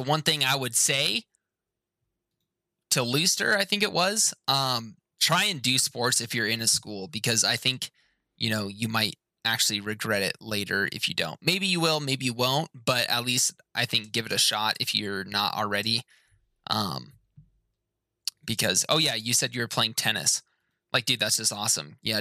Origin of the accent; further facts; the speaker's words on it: Hawaii, United States; I grew up in Hawaii and I didn't go to high school because it was nothing but gang fights and child daycare centers at my high school.